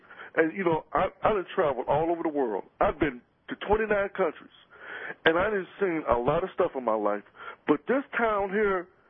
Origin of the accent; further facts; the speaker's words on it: St. Louis, Missouri, United States; also born or lived in Chicago; I just moved back into St. Louis. I was living in Chicago, but I'm originally from St. Louis.